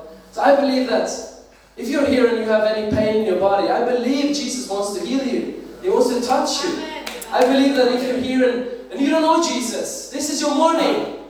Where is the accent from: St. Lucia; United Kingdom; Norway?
Norway; I am 23 years old. I'm from Norway.